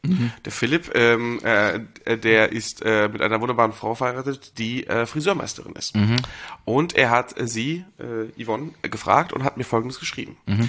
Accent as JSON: {"language": "German", "town": "Geesthacht", "region": "Schleswig-Holstein", "country": "Germany", "said": "ich komme ja nicht aus Hamburg, ja. Ne? Ich komme ja aus einer kleinen Stadt vor Hamburg."}